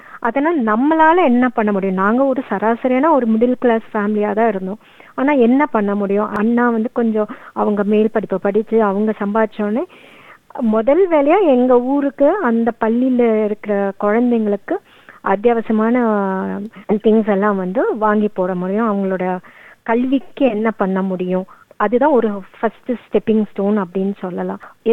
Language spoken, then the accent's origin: Tamil; Chennai, Tamil Nadu, India; நான் பிறந்து வளர்ந்தது எல்லாமே சென்னை